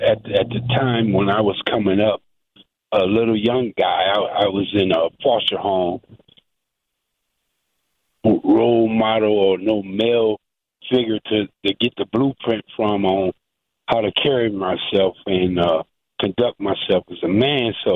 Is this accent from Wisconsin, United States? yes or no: yes; Wisconsin, United States; I grew up in Wisconsin. So how did I gravitate to this guy?